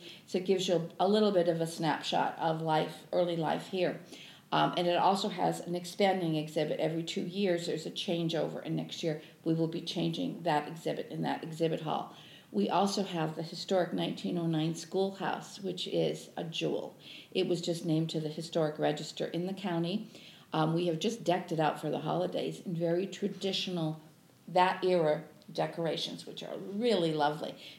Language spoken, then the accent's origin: English; New England, United States; I grew up in a factory town in New England. And as a child, I decided I wanted to travel the world and do things that would be important.